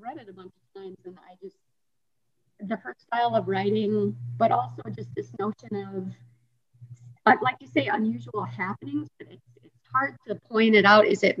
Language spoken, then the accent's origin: English; Kalamazoo, Michigan, United States; born there; I am was born in Michigan, actually. I was born in Kalamazoo, Michigan